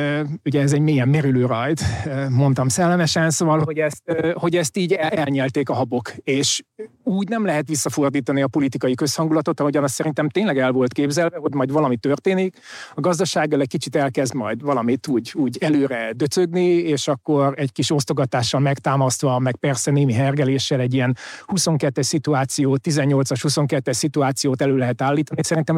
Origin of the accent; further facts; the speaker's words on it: Budapest, Hungary; mint nagyvárosi ballib, vagy nem tudom, ha bár én egy kelenföldi panelben nőttem föl